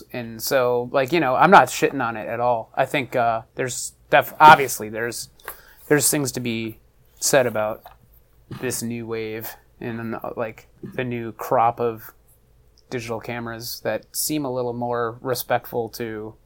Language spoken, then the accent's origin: English; Buffalo, New York, United States; just a lot of growing up in Buffalo. Eventually moved to New York City and went to school for graphic design there.